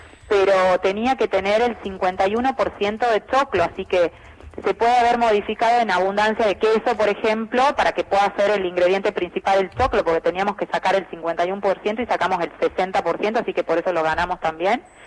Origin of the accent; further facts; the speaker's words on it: Tucumán, Argentina; Sí, tucumana.